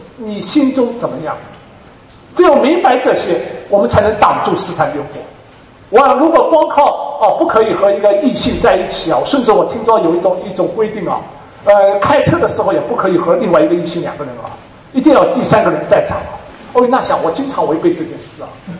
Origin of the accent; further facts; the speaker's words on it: Shanghai, China; 就是像上海这种石库门房子，一栋楼里边住七八户人家，所以三代同堂是太简单的事了。所以不断的就我小的时候就在听着邻居在那边吵架长大